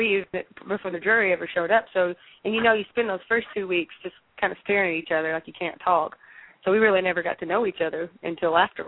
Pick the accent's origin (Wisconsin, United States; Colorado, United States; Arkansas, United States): Arkansas, United States; born there; I was born in Arkansas, and he was kind of a country guy.